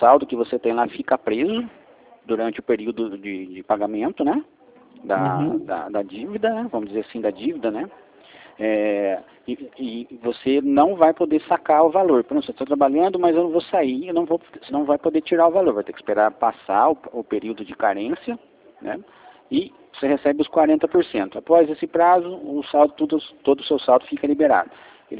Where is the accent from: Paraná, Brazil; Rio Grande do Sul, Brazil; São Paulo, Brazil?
São Paulo, Brazil; Sou do interior aqui. Sou de São Paulo também, mas aqui mais para perto de Campinas aqui.